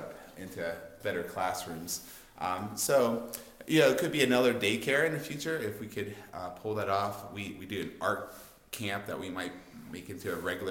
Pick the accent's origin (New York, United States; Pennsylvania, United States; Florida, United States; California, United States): Pennsylvania, United States; Pittsburgh; I'm from Pittsburgh originally.